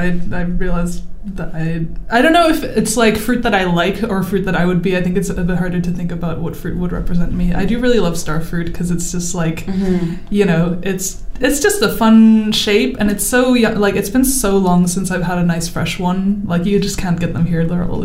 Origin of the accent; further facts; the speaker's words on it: Hong Kong; also born or lived in Singapore; I mean, I grew up in Hong Kong. And like Singapore and stuff